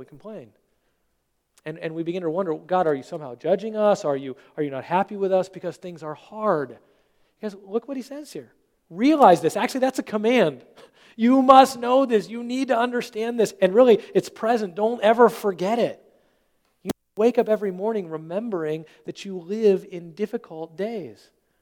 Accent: United States; maybe it's because we grew up in America

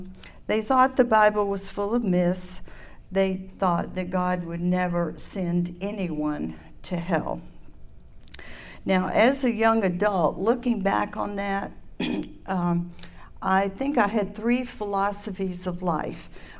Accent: Atlanta, Georgia, United States; born there; I was born in Atlanta. I'm an only child.

